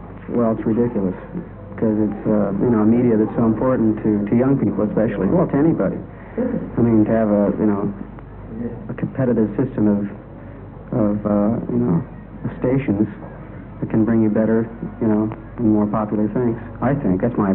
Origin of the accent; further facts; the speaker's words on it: Los Angeles, California, United States; Well, we're all from Los Angeles, or the Los Angeles area in California.